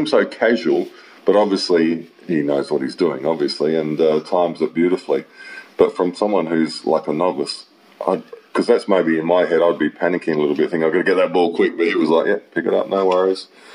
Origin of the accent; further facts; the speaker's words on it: Australia; you grow up as an Australian understanding a little bit about baseball, don't you, and seeing it on TV.